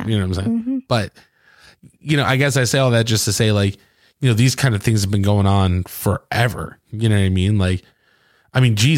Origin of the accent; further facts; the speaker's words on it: Michigan, United States; It's like I remember being a kid in the wintertime, you know, growing up in Michigan.